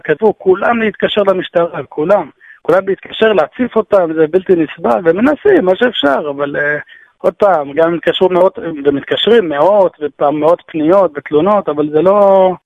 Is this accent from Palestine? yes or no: yes; Kiryat Arba, West Bank, Palestine; now in Jerusalem, Israel; אני גרתי בתור ילד, גרתי בקרית ארבע.